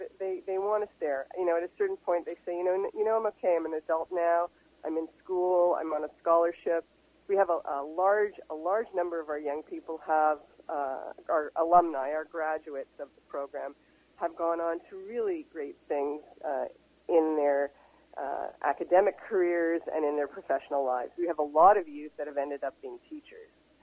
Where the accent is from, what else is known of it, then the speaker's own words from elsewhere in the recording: Montreal, Quebec, Canada; moved away as an adult; also born or lived in Toronto; now in Vancouver, Canada; I grew up in Montreal, and I started my professional career there as a kid actor, and then I went to Toronto when I was, I think, about 18 or 19 years old, and I was there for 16 years.